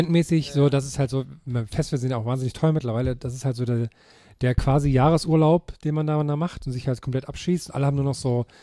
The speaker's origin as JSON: {"language": "German", "region": "Thuringia", "country": "Germany", "tie": "born or raised there", "said": "Das war früher immer in meiner Heimat in Thüringen"}